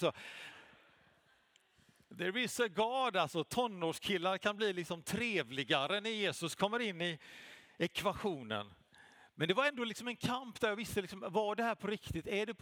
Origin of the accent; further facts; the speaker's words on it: Gothenburg, Västra Götaland County, Sweden; Jag kommer från Göteborg.